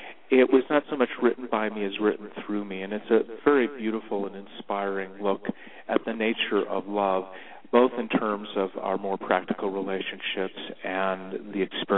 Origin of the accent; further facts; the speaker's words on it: Michigan City, Indiana, United States; I grew up in Michigan City, Indiana.